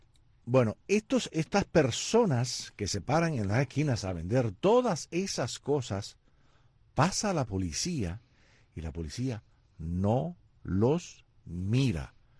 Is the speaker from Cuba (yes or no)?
yes; Havana, Cuba; Acuérdate que yo soy habanero, hay muchas cosas que me perdí.